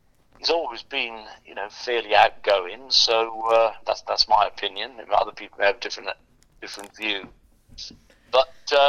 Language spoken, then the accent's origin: English; Llanelli, Wales, United Kingdom; born there; I was born in Llanelli in, I'm not quite sure, James Street, I think, in 1944, August the 15th